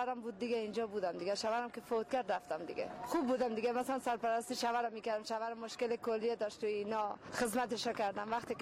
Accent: Kabul, Afghanistan; ما از کابل هستیم، ولی میخوایم بریم مزار بخیر

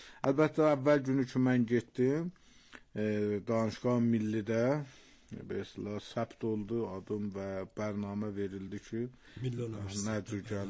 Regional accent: Iran; əşi, mən İrandan gəlmişəm bura

